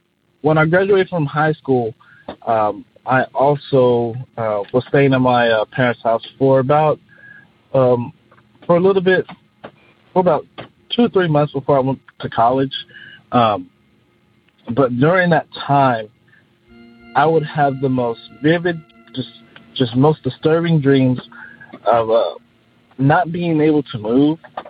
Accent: Austin, Texas, United States; I'm from Austin, Texas.

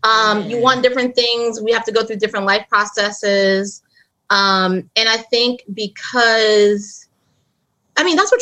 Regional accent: Chicago, Illinois, United States; moved away; But I'm originally from Chicago. I'm a Chi-Town girl at heart. Been in the DMV.

